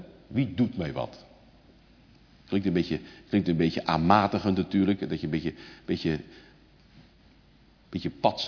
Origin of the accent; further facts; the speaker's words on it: Katwijk, South Holland, Netherlands; born there; Er was een oude ouderling in Katwijk waar ik geboren ben